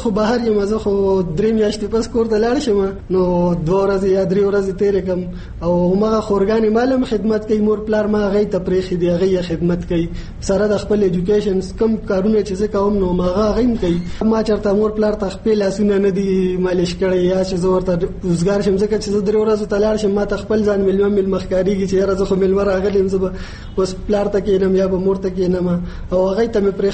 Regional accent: Peshawar, Khyber Pakhtunkhwa, Pakistan; زه د پیښور یو کلی دی وړو کې د خیش په نوم باندې راغې وسیدم

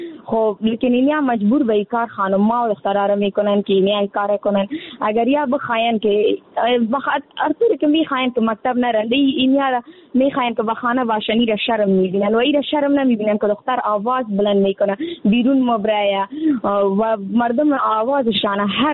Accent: Afghanistan; یعنی در جامعه همه ما افغان هستیم

